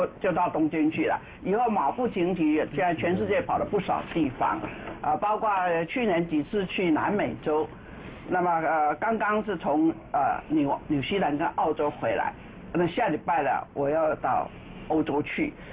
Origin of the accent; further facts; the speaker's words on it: Taiwan; 原来作为台湾人也有受尊重受欢迎的，